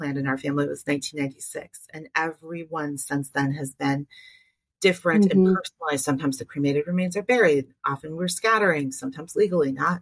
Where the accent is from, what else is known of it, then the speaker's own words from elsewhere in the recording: Michigan, United States; I grew up in Michigan